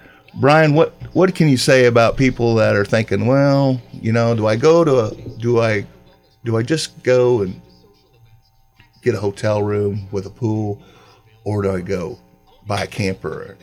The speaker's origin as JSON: {"language": "English", "town": "Hardin", "region": "Illinois", "country": "United States", "tie": "born or raised there", "said": "Well, you know, I grew up in Hardin, Illinois. My dad was in the construction business"}